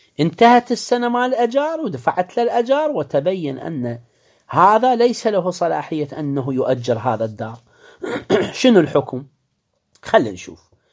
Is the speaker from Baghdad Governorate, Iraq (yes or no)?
no; Karbala, Karbala Governorate, Iraq; نوبات هي نفس المنطقة عندنا في كربلاء أعزائي